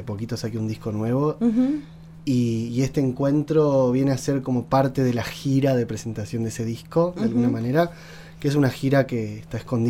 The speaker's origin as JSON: {"language": "Spanish", "town": "Trelew", "region": "Chubut", "country": "Argentina", "lives_now": "La Plata, Argentina", "said": "yo soy de Trelew, de Chubut, uh-huh. y hago canciones desde hace muchos años. Uh-huh. Y hace un par de años sentí la necesidad de mudarme a Buenos Aires, a La Plata"}